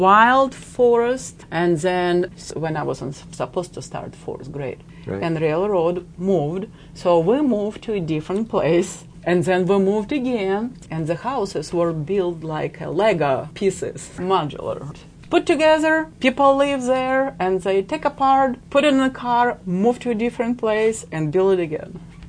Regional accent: Siberia, Russia; English is a second language; also born or lived in Kazakhstan; my mom is from Kazakhstan, and my dad's family is from the Ukraine. And mainly I grew up in Siberia, far, far away in east part of Russia.

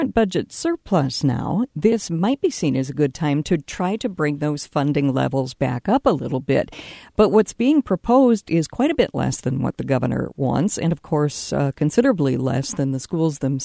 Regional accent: Rochester, Minnesota, United States; I grew up in Rochester at a time when the two biggest employers were the Mayo Clinic and IBM, for example.

